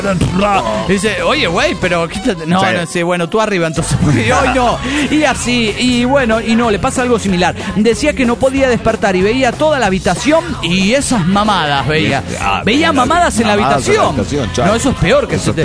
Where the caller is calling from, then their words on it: Córdoba, Argentina; de Córdoba, Argentina.